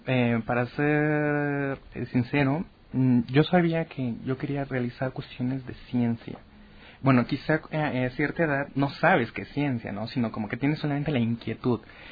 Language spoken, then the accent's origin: Spanish; Oaxaca, Mexico; Yo soy de la ciudad de Oaxaca.